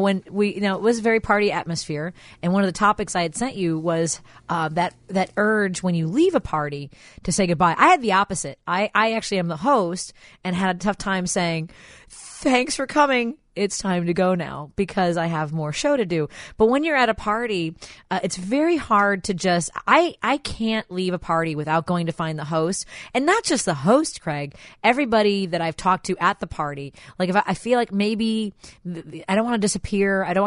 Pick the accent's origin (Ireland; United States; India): Ireland; I'm Irish. Let's stay for as long as it